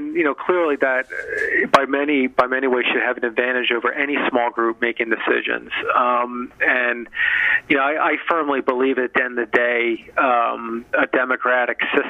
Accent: United States; I'm trying not to have a Western bias as an American here on it.

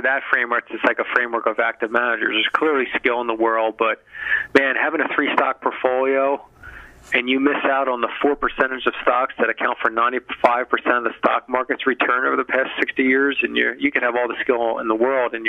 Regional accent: United States; I'm trying not to have a Western bias as an American here on it.

